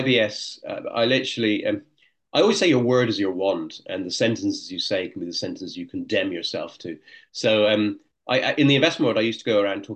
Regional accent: Ireland; I actually came over to Ireland because I'm Irish originally, but my parents were living back in Ireland.

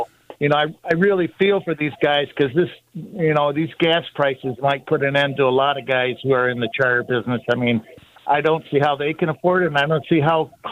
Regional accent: Saginaw, Michigan, United States; I know when I grew up in Saginaw, the river never froze because it was so polluted.

